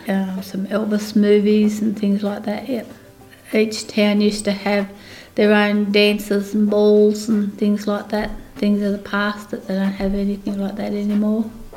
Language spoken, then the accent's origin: English; Bogan Gate, New South Wales, Australia; now in Quambone, Australia; Live in a small country town called Quambone. I was born in Grafton. Grew up in Bogan Gate in New South Wales. I got married at Tullamore and moved to Quambone.